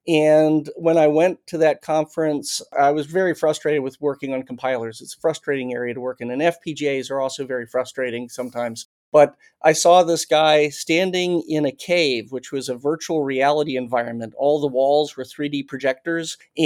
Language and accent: English; Virginia, United States; There's a physicist at Randolph-Macon College, which is a small college in my hometown. Small town, the college was as big as the town, I think.